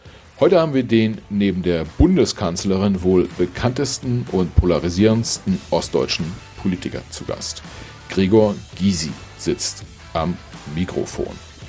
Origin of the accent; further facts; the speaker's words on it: Mecklenburg-Vorpommern, Germany; Hier sitzen zwei, ich würde es mal sagen, gelernte DDR-Bürger. Ich bin selbst auch in Mecklenburg-Vorpommern aufgewachsen, Mecklenburgische Seenplatte, und habe da noch ein paar Jahre sozusagen das FDJ-Hemd tragen dürfen, müssen, wie auch immer.